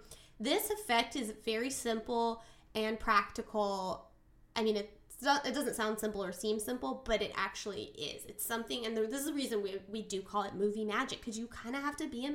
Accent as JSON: {"language": "English", "region": "California", "country": "United States", "said": "you know, we're from Southern California. We know a mountain when we see one"}